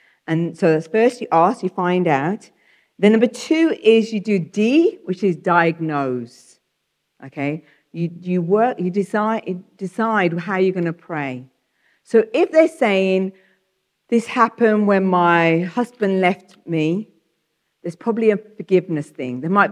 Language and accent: English; England, United Kingdom; hi, I'm from the UK. I used the British card. I'm from England, you know.